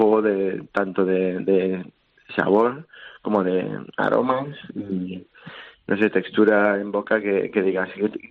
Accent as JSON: {"language": "Spanish", "region": "Valencian Community", "country": "Spain", "said": "que nosotros somos valencianos, la naranja tiene su aquel"}